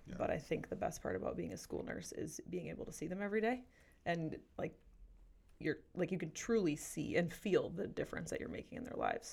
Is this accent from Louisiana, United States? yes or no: no; Verona, Wisconsin, United States; No, but I born and raised in Verona, graduated from Verona High School. So I've been here, and I'll be here.